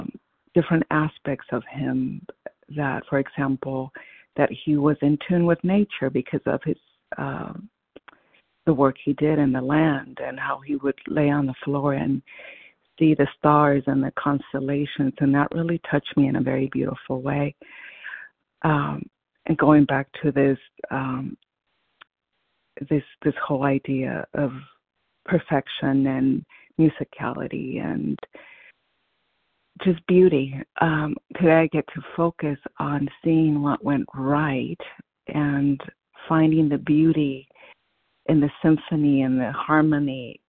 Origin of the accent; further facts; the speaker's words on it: Mexico; And having gone recently to my hometown in Mexico